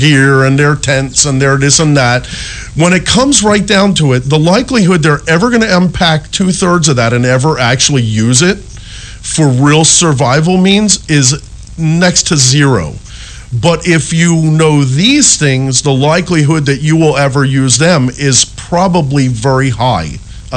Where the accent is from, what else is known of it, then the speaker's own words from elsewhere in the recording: Cherry Hill, New Jersey, United States; someone in high school who lived in a very high dollar neighborhood across the street from the one I grew up in Cherry Hill